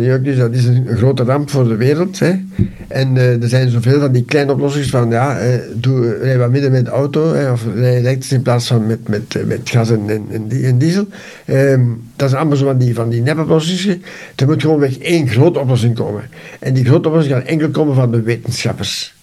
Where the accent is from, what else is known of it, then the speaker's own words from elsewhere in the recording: Noordwijk, Flanders, Belgium; Als men vraagt van waar ben je, zeg ik altijd Noordwijk, zeg nooit Herentals.